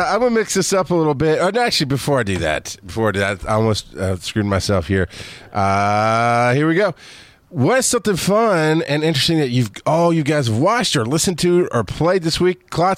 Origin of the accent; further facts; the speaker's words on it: Georgia, United States; I don't read. I'm from Georgia.